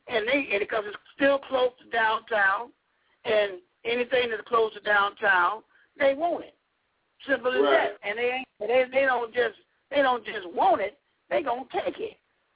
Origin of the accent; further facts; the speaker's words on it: Woodlawn, United States; I'm born and raised in Woodlawn, and that's what happened to us over in Woodlawn.